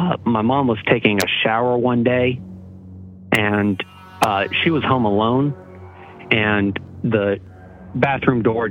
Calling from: South Carolina, United States; from South Carolina again.

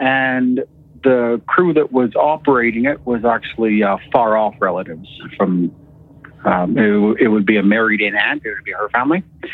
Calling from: Alberta, Canada; calling from Alberta.

